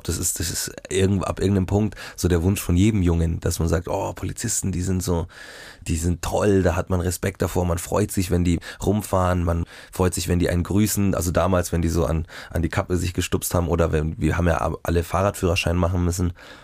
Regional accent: Munich, Bavaria, Germany; born there; ursprünglich bin ich in München geboren und dann nach Mark Traben gezogen

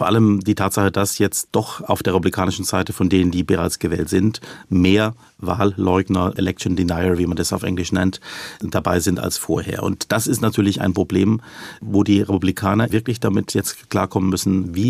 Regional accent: Germany; Also für uns als Deutsche, für uns als Europäer ist und sind und bleiben die USA auf jeden Fall der wichtigste Partner.

